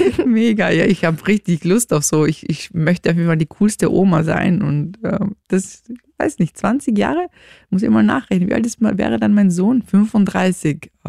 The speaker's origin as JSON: {"language": "German", "town": "Graz", "region": "Styria", "country": "Austria", "tie": "born or raised there", "also_born_or_lived": "Romania", "said": "Also ich bin in Graz aufgewachsen und ich bin ja ursprünglich aus Rumänien"}